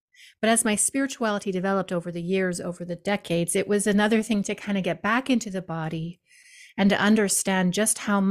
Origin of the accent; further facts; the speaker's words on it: Hawaii, United States; Well, I was raised in Hawaii, which so is my father, by the way, which is a very like inherently magical place.